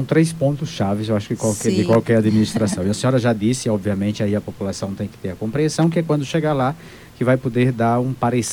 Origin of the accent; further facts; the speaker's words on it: Bahia, Brazil; porque eu sou do interior da Bahia, né?